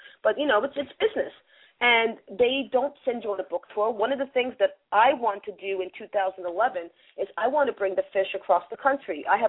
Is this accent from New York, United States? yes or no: yes; New York, United States; accent: New York; Come on, a New Yorker's book with my New York accent.